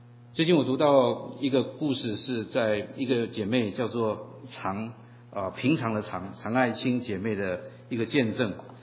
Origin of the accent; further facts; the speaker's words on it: Taiwan; 在座很多我们从台湾来的弟兄姐妹